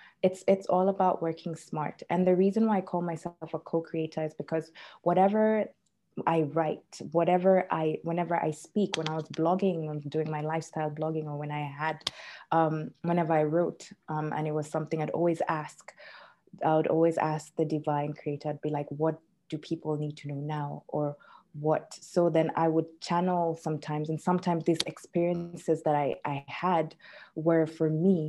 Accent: Kenya; English, Finnish. Finnish is my second language, and also I speak Kiswahili as well. So I grew up in Kenya. I am Kenyan

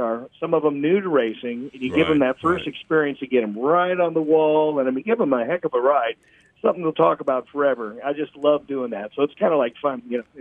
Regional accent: Indiana, United States; I grew up in Indiana, so I got to see a lot of great dirt racing from up there, a lot of dirt track racing.

